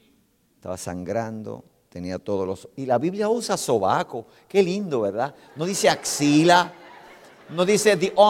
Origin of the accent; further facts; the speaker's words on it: Puerto Rico; Mira, yo soy puertorriqueño.